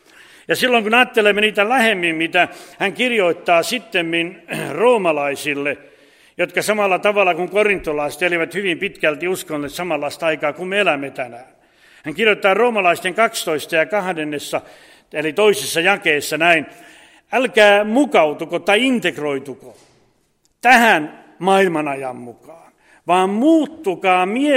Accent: Laihia, Ostrobothnia, Finland; meillä päin, mistä mä oon kotoisin Laihialta

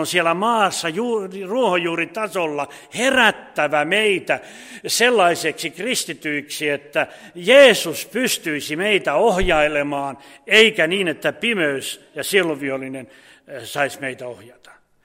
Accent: Laihia, Ostrobothnia, Finland; meillä päin, mistä mä oon kotoisin Laihialta

